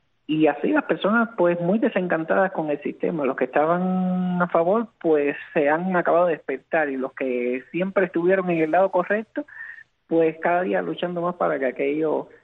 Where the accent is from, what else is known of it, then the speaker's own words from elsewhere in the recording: Cuba; moved away; desilusionado por el final que está teniendo Cuba, y ver a mi pueblo sufrir, y ver a mi pueblo pasar hambre, a mi pueblo estar más de 12 horas en una cola para poder comer